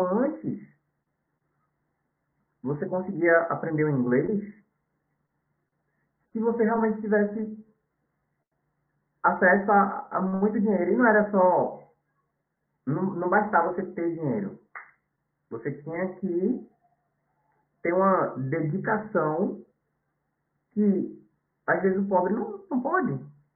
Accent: Recife, Pernambuco, Brazil; Amava minha terra, a gente que é aqui do Recife. A gente costuma ser bem bairrista, a gente costuma gostar muito da nossa região.

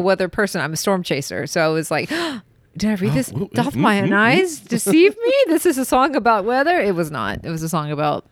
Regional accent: Corsicana, Texas, United States; I think for me, growing up, that would have been like I'm from Corsicana, Texas, but sure.

